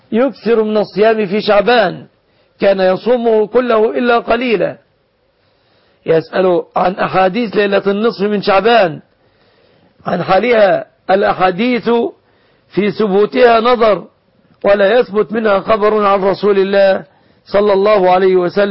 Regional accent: Egypt

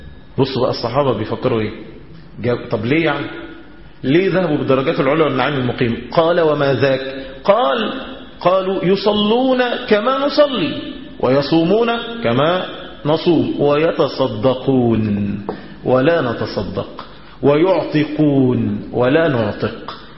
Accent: Heliopolis, Cairo Governorate, Egypt; انا من مصر الجديده

